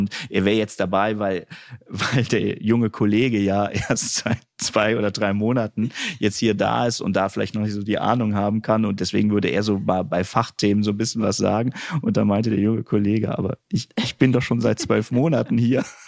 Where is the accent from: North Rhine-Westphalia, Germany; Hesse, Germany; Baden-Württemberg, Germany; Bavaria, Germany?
Hesse, Germany; Kassel; ich komme aus Kassel.